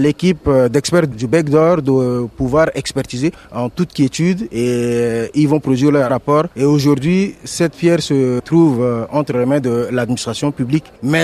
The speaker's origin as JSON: {"language": "French", "country": "Central African Republic", "said": "la chaîne de traçabilité est organisée chez nous en République centrafricaine"}